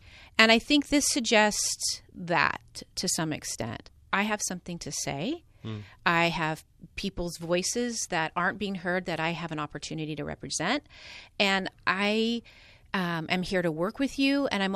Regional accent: Pasadena, California, United States; Well, I am from Pasadena, so it is the city

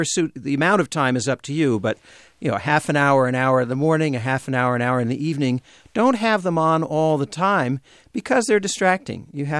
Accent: California, United States; Well, there's a local angle here. I grew up in San Francisco Bay Area

